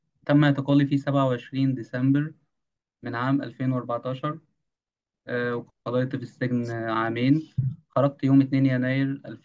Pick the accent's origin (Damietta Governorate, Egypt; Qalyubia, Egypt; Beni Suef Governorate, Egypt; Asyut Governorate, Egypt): Damietta Governorate, Egypt; Damietta; كان في دائرة عندنا في دمياط اسمها جنح أمن دولة طوارئ